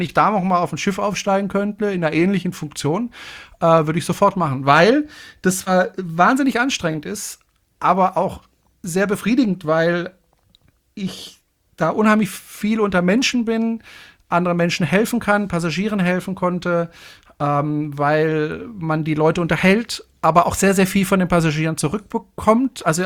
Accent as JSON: {"language": "German", "town": "Freiburg", "region": "Baden-Württemberg", "country": "Germany", "said": "meine Eltern haben immer darauf geachtet, dass ich Hochdeutsch spreche. Ich komme ja aus dem Badischen, aus Freiburg, und da spricht man ja eigentlich Badisch."}